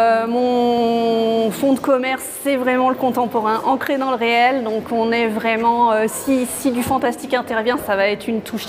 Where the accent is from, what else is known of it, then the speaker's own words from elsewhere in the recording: Île-de-France, France; je viens de Seine-et-Marne et je suis en train de migrer vers l'Alsace.